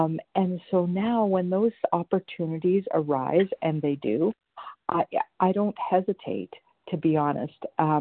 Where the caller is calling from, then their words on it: British Columbia, Canada; I'm calling from BC, Canada this morning.